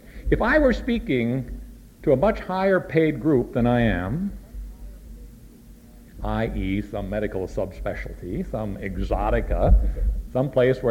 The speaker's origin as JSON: {"language": "English", "region": "Minnesota", "country": "United States", "said": "I come from Minnesota, and I'm always"}